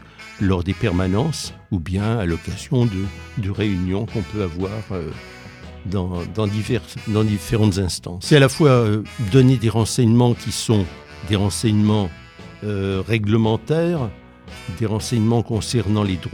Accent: Reims, Grand Est, France; Rémois de naissance, effectivement. J'ai quitté la Marne quelques années pour 8 à 9 ans pour raison de travail, mais je suis revenu à Reims et j'ai toujours habité Reims

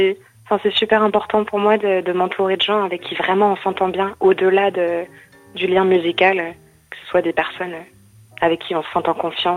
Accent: Reims, Grand Est, France; mais on vient tous les trois de Reims, enfin, ou dans les alentours de Reims.

